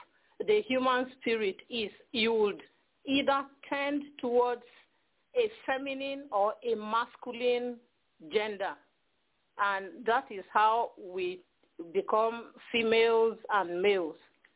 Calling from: Houston, Texas, United States; I'm calling from Houston, Texas.

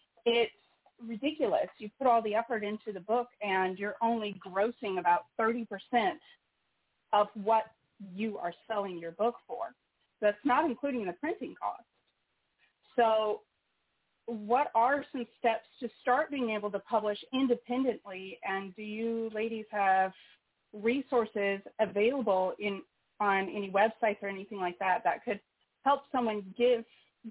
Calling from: Indiana, United States; I am calling from Indiana

